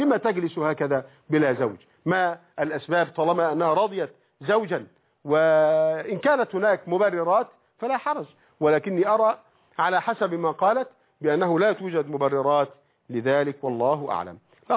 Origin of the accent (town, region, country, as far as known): Egypt